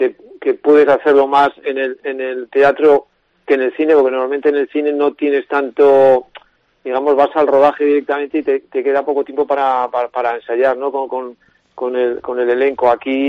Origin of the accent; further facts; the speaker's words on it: Tudela, Navarre, Spain; es mi pueblo, yo soy de Tudela.